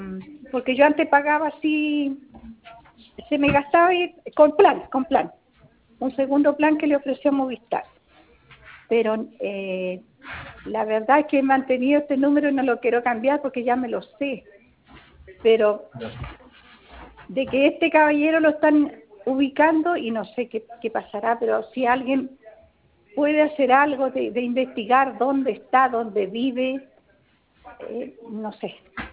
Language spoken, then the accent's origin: Spanish; Pica, Tarapacá, Chile; Y yo soy de Pica